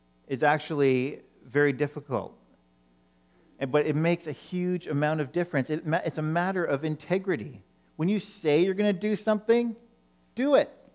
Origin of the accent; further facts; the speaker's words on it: Ottawa, Ontario, Canada; as I was growing up in Ottawa, in Ontario, in the early 1970s, wasn't very many people that looked like me.